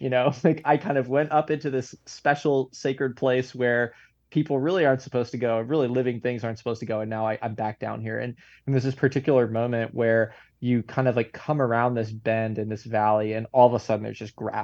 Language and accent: English; Boston, Massachusetts, United States; I grew up in Greater Boston, so pretty much at sea level.